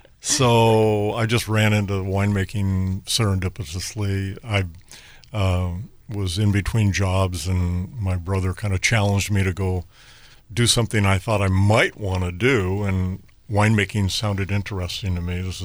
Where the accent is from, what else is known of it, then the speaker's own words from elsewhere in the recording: California, United States; also born or lived in Oregon / Africa; no, I grew up in Southern California.